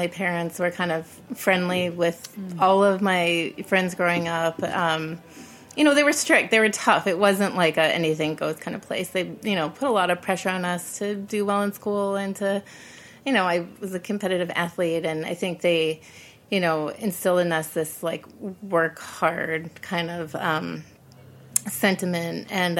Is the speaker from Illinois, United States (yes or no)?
yes; Chicago, Illinois, United States; So I grew up in the suburbs of Chicago, not the city.